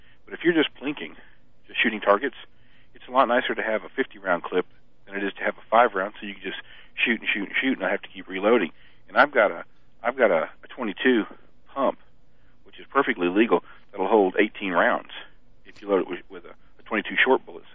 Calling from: Alabama, United States; from Alabama.

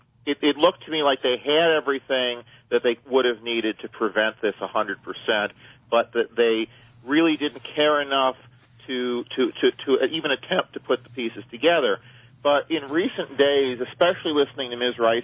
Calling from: Elgin, Illinois, United States; from Elgin, Illinois.

